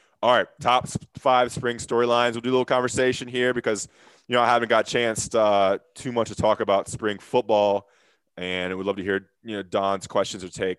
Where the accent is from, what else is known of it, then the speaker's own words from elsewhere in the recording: the South, United States; I grew up in the South. My dad's from Tennessee. My grandmother's from small town South Carolina. So I grew up on Southern food my whole life.